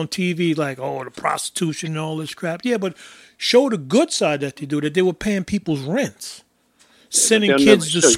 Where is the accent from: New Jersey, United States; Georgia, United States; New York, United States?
New York, United States; Brooklyn; But I grew up in Bed-Stuy, Brooklyn, right?